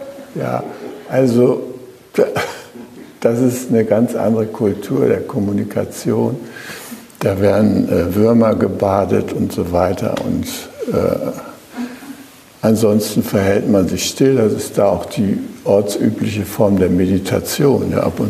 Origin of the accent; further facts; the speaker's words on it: Schleswig-Holstein, Germany; Und ich komme ja aus Schleswig-Holstein, da weht der Wind eigentlich meistens stark.